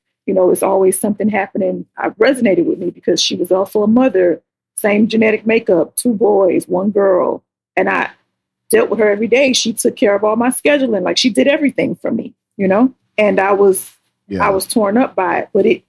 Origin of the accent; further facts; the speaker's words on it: Opa-locka, Florida, United States; So if you know anything about Miami, Florida, I grew up in Opa-locka, and I lived there until I was an adult, a young adult, and a mom.